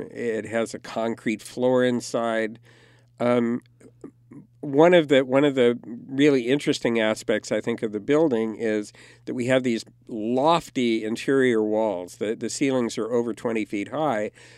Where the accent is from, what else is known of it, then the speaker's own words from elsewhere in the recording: California, United States; now in Hudson Valley, United States; I grew up in California, but I really view this as my home.